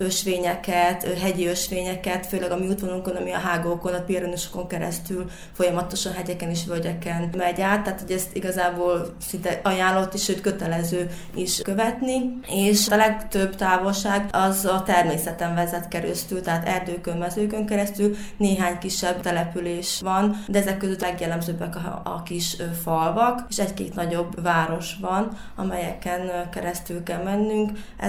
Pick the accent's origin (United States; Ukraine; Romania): Ukraine; Berehove, Zakarpattia Oblast; now in Nyíregyháza, Hungary; Beregszászban születtem, itt jártam gimnáziumba is, és jelenleg Nyíregyházán élek